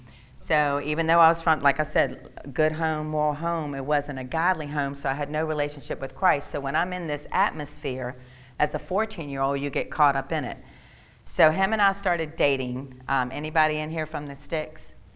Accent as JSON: {"language": "English", "region": "Virginia", "country": "United States", "tie": "born or raised there", "said": "But anyway, I grew up in King William County. I had a wonderful home life."}